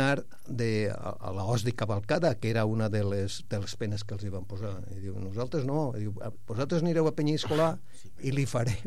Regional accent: Valencian Community, Spain; Jo soc valencià, sí. I el meu poble a la ratlla d'Aragó deu estar uns 25-35 quilòmetres, entre 25-35, sí. Per la zona de Mosquerola i el Puerto Mingalbu.

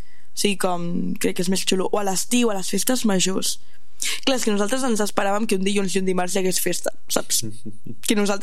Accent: Catalonia, Spain; vaig descobrir que nosaltres com a catalanes estimem més el País Basc del que el País Basc ens estima a nosaltres.

